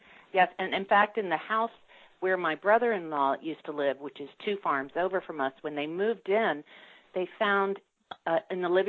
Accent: Virginia Beach, Virginia, United States; also born or lived in New York / Nantucket; now in Albemarle County, United States; I grew up in Virginia Beach and then went to school at Mary Baldwin College and then lived in New York and Nantucket.

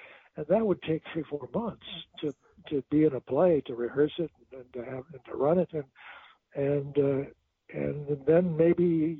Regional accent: Jackson, Michigan, United States; I was almost instantly offered a job as a director of a new civic theater in my hometown, which was Jackson, Michigan.

